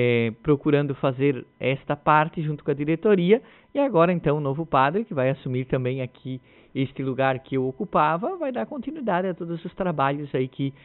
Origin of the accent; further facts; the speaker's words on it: Treviso, Santa Catarina, Brazil; Eu acompanhava quando era criança isso, lá na minha infância, lá em Treviso, né?